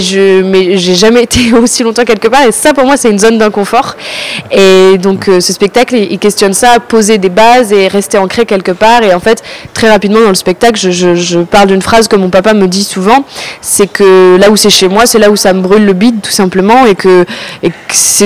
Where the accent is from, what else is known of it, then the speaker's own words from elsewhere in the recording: Réunion, France; also born or lived in Strasbourg / Martinique / Basque Country; j'ai grandi à La Réunion, mais j'ai beaucoup déménagé. J'ai mes parents dans le sud de la France. Et puis, j'habitais à Strasbourg, en Martinique, au Pays Basque.